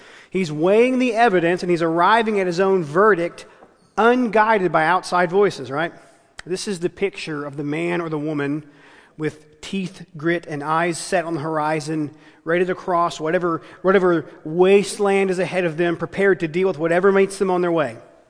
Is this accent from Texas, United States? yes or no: yes; Texas, United States; moved away as an adult; now in New Bedford, United States; I'm a pastor here on staff at Grace Harbor Church in New Bedford. I'm originally from Texas, but been here 3 years. This is home.